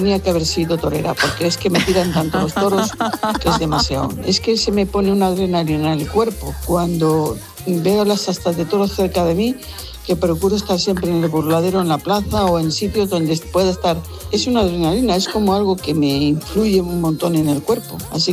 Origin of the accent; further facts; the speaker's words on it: Salamanca, Castile and León, Spain; luego me voy para mi tierra, que soy de Salamanca